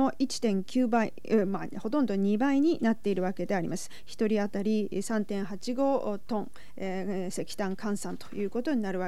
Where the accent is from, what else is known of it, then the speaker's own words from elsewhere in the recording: China; Japanese is a second language; now in Japan; 中国から参りました